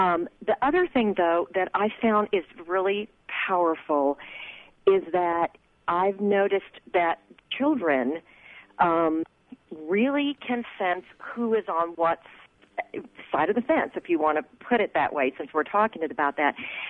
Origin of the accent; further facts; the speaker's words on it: Austin, Texas, United States; now in Mount Vernon, United States; because I'm from Texas. I'm from Austin, Texas, and finding myself living in Mount Vernon, Iowa.